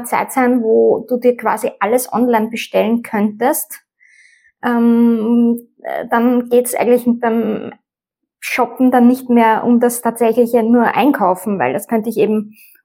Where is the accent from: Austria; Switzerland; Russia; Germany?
Austria; Vienna; Ich bin nämlich in Simmering hier aufgewachsen.